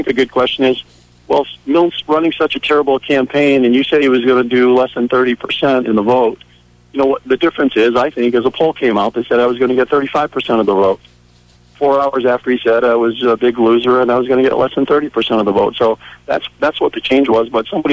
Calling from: Vermont, United States; I'm calling you from Interstate 89 and unable to get a cell connection the last time I called in.

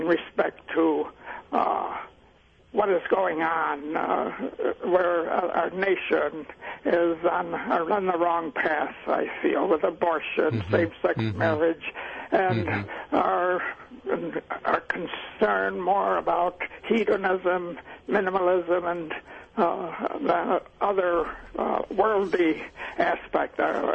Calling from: Henrietta, New York, United States; from Henrietta.

